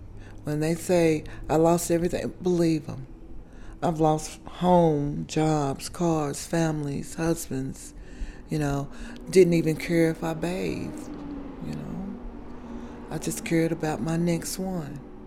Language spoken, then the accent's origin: English; Knoxville, Tennessee, United States; I grew up here in Knoxville, Tennessee.